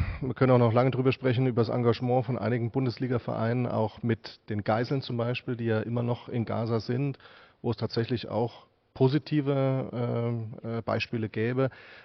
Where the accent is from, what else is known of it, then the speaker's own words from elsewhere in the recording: Frankfurt, Hesse, Germany; Als Frankfurter fange ich natürlich mit der Eintracht an.